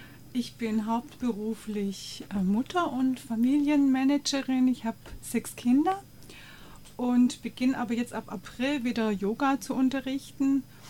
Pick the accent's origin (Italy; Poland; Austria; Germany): Germany; Reusten, Baden-Württemberg; ich bin in Reusten aufgewachsen, das ist der Nachbarort.